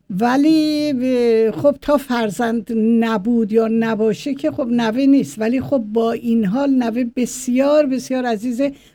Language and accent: Persian; Tehran, Tehran Province, Iran; born there; من تو تهران به دنیا اومدم، تو تقریبا میشه گفت خیابون رودکی سرسبیل دنیا اومدم و جایی دنیا اومدم که بعد اون خونه رو وقف مسجد کردن.